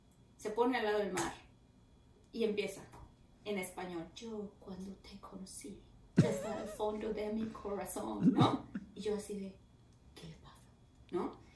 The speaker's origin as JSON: {"language": "Spanish", "country": "Mexico", "said": "Y como mexicana, que somos súper acomedidos y atentos y así."}